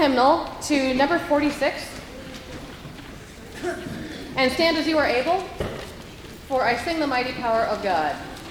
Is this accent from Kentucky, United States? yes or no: no; South Dakota, United States; I am from South Dakota, the middle part of the country, the part that God smiles on. And so I come from farming people